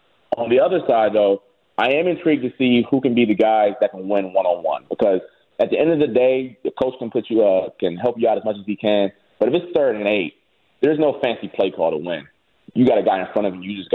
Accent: Ohio, United States; Love Marvin Harrison Jr. Growing up in Ohio, I've been watching Marv since his first day on campus as a freshman

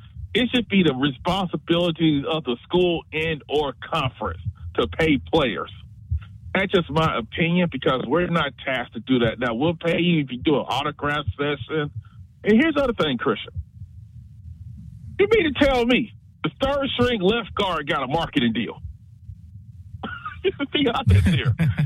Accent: Alabama, United States; Because I remember, like, growing up in Alabama, most kids went there from, like, the Southeast.

